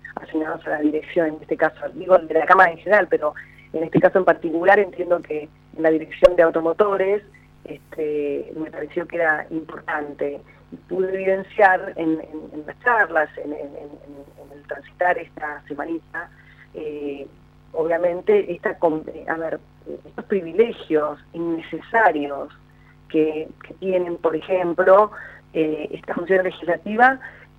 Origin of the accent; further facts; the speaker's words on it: Argentina; yo también me considero una argentina